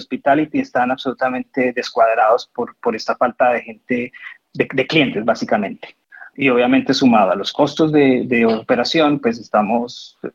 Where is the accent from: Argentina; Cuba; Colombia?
Colombia; en el caso nuestro como colombianos